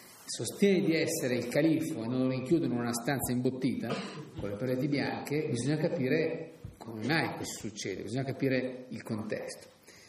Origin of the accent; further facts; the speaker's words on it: Turin, Piedmont, Italy; E essendo io nato a Torino e vissuto a Torino per quasi 10 anni della mia vita